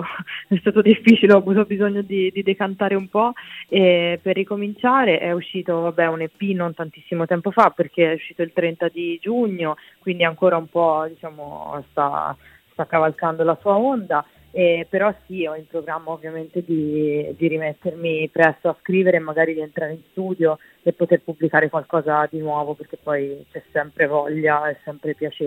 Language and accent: Italian; Forcoli, Tuscany, Italy; nel mio paese d'origine, che si chiama Forcoli, è in provincia di Pisa, vicino a Pontedera